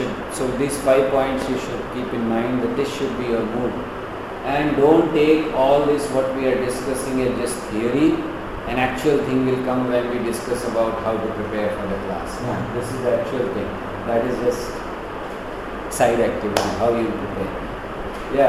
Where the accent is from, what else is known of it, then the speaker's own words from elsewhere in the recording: India; because we being Indian, we could easily understand what Prabhupada is saying